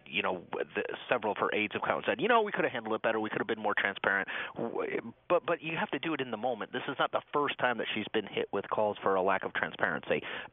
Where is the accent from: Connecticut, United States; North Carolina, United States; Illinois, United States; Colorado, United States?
Connecticut, United States; I've been listening to Colin McEnroe since I was a teenager. I grew up in Connecticut.